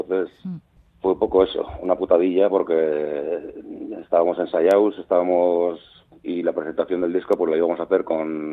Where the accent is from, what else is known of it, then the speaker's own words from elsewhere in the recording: Navarre, Spain; Yo, como soy navarro, pues intento cantar mis letras en navarro, en euskera navarro, uh-huh. O el de mi zona, por lo menos